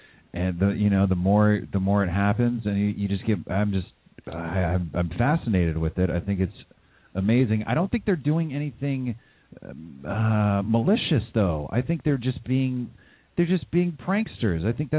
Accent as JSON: {"language": "English", "region": "California", "country": "United States", "tie": "born or raised there", "said": "I mean, growing up in the Bay Area, I've worked in tech."}